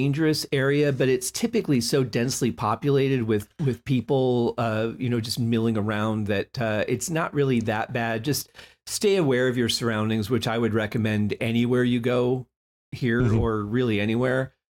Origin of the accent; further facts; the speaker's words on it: Detroit, Michigan, United States; You know, I grew up in Motown, and this kind of music that she would perform was kind of a staple in our household.